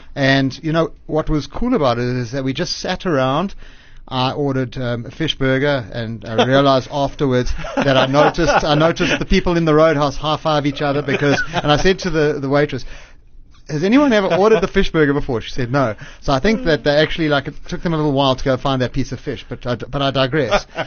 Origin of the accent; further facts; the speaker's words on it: Zimbabwe; I mean, I'm from Zim.